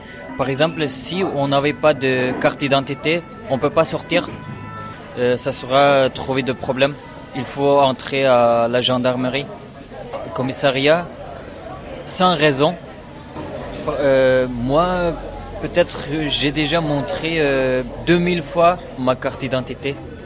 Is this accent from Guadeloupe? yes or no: no; Urumqi, Xinjiang, China; French is a second language; moved away as an adult; now in France; Je suis Ouïghour. Je viens de Turkestan oriental. Je viens en France il y a un an. Parce qu'il y a deux ans, depuis 2016, Urumqi était très dangereux.